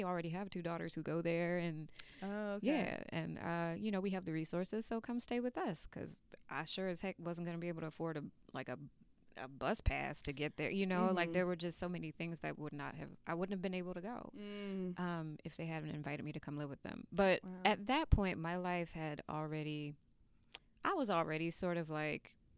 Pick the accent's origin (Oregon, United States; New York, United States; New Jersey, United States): New Jersey, United States; Newark; Because after I grew up in Newark, for the most part, when I got that scholarship to go to that school.